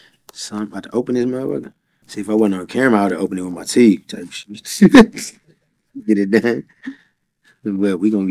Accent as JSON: {"language": "English", "town": "Houston", "region": "Texas", "country": "United States", "said": "I'm from Houston. We have experienced a lot of that."}